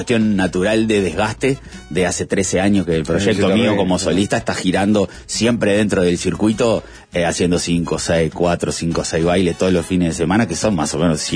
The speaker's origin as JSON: {"language": "Spanish", "region": "Montevideo", "country": "Uruguay", "said": "Nosotros somos muy montevideanos, entonces tocamos todo el tiempo en Montevideo"}